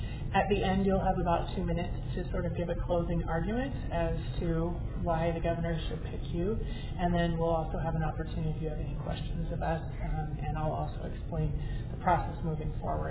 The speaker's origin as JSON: {"language": "English", "region": "Maryland", "country": "United States", "lives_now": "Arizona, United States", "said": "I'm not. I'm from Maryland originally"}